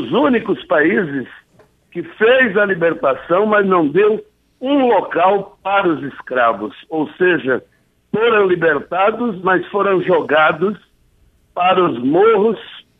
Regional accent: Sergipe, Brazil; Nós que somos do estado de Sergipe

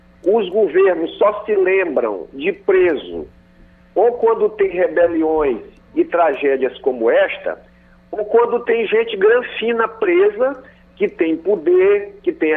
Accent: Maranhão, Brazil; Eu, como maranhense, estou rezando para todos os santos

